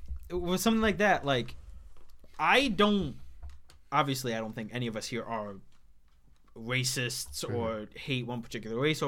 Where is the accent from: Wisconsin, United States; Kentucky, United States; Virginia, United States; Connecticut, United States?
Connecticut, United States; I grew up – we grew up in Connecticut, which is predominantly white or was when, like, our grandparents grew up.